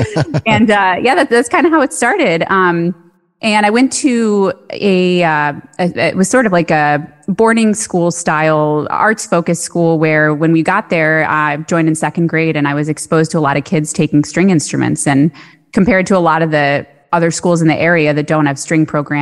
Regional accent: Michigan, United States; So I grew up in Metro Detroit area, about 30 minutes outside of Detroit.

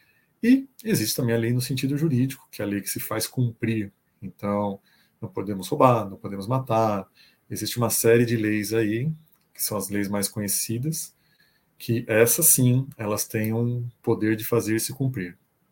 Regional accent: São Paulo, Brazil; nascido e criado em São Paulo

